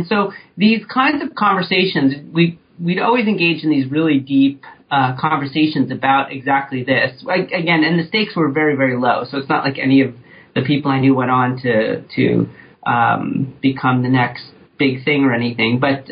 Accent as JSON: {"language": "English", "region": "New York", "country": "United States", "tie": "born or raised there", "said": "I grew up in New York and did my undergraduate work at St. John's University"}